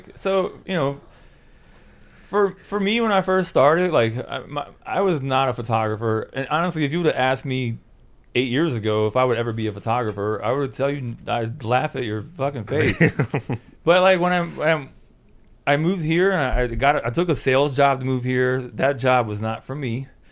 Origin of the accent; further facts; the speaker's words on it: New Orleans, Louisiana, United States; also born or lived in Phoenix / Las Vegas; I'm from New Orleans originally, and I moved to Phoenix for a while, and I was in Vegas for like 9 years.